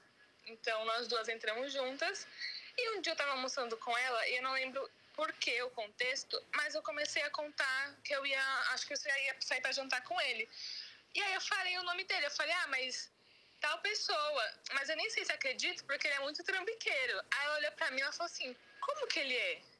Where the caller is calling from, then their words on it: São Paulo, Brazil; eu falo aqui de São Paulo